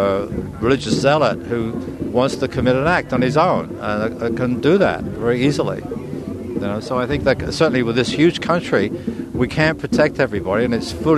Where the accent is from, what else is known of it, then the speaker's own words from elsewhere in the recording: England, United Kingdom; I was a child of war. I was brought up in England, and I was 9 years old in 1939 when the war broke out there.